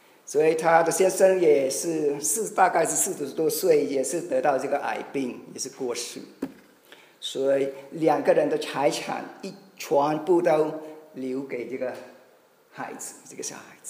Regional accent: Cambodia; 我是柬埔寨的华侨，所以我的中文可能是的口音有一点是可能你是不太熟

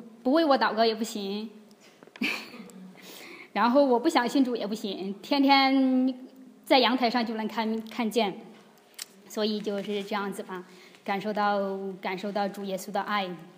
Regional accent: China; 在中国我们也有自己的亲朋好友，有自己的工作，到了这里我们什么也没有

